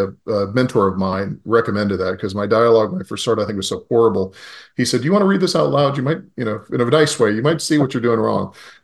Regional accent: Oxford, Mississippi, United States; So where I live in Oxford, Mississippi, which is North Mississippi. But that's my hometown, but my home city is Memphis.

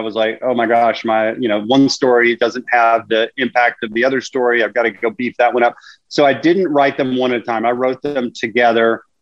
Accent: Memphis, Tennessee, United States; also born or lived in Miami; Born and raised. I lived in Miami for a few years, but the rest of the time I've been here in Memphis.

